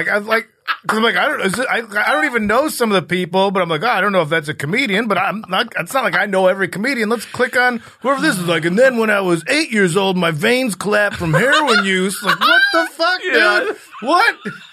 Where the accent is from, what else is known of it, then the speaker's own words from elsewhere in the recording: Addison, Illinois, United States; I'm from a town called Addison, Illinois.